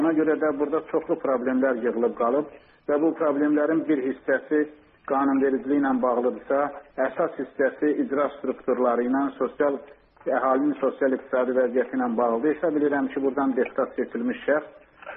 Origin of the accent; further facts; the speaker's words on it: Saatly District, Azerbaijan; Mən ümumiyyətlə Saatlı rayonunda doğulub böyümüşəm və indi 50 yaşım var.